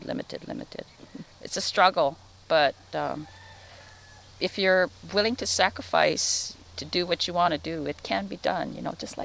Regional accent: Hawaii, United States; I am Native Hawaiian, and my family has been in this district for many centuries.

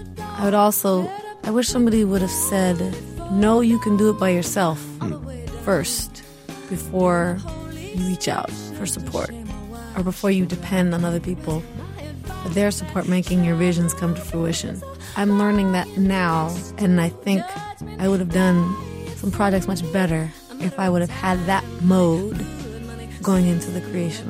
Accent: Oregon, United States; I really am from Oregon. I don't know if you noticed this, but I'm from Oregon.

